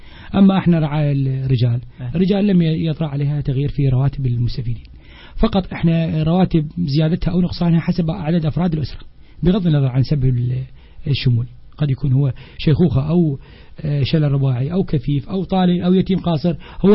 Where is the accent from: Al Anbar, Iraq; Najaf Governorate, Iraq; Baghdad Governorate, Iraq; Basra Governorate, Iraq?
Basra Governorate, Iraq; Basra; احنا ولد البصره مثل ما تفضل، واحنا ولد العراق كله صورة عامة